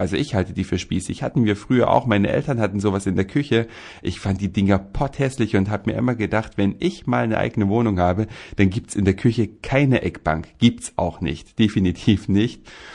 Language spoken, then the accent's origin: German; Germany; Damaskus, da haben mir wildfremde Leute auf der Straße erzählt, nachdem sie erst gefragt haben, wo ich herkomme, und gesagt habe, ja, aus Deutschland.